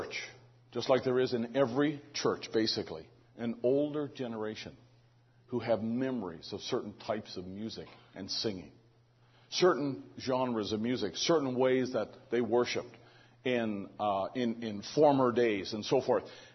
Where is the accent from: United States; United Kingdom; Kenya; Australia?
United Kingdom; I'm British enough still to remember how the Black Watch would come down through our street whenever we'd have a parade.